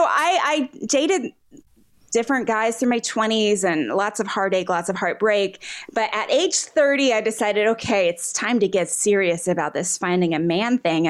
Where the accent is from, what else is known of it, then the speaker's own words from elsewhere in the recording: Pennsylvania, United States; We're both from, he's from New Jersey, I'm from Pennsylvania.